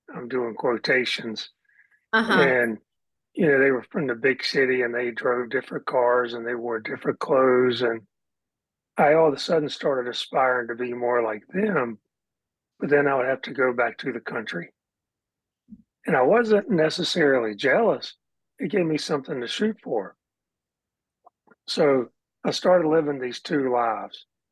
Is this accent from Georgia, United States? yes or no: no; Andrews, South Carolina, United States; You know, I grew up in Andrews, South Carolina, and I had a great childhood.